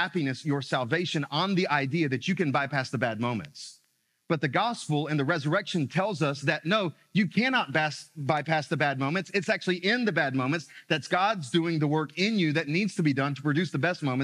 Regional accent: Florence, South Carolina, United States; also born or lived in Myrtle Beach; When I was a young kid, before we moved to Myrtle Beach, South Carolina, I grew up in Florence, South Carolina. We call it Flowtown.

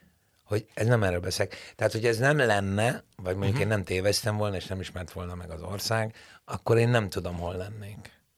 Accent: Hungary; Az, hogy én magyar vagyok. Az, hogy én ebben a közegben nőttem föl, itt dolgoztam

